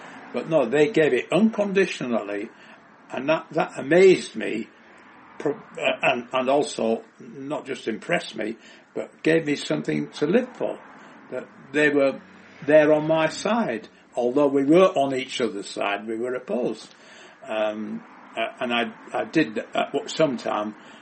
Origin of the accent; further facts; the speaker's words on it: York, Yorkshire and the Humber, United Kingdom; I was born in 1927 in New York. The capital of the north, and I grew up there.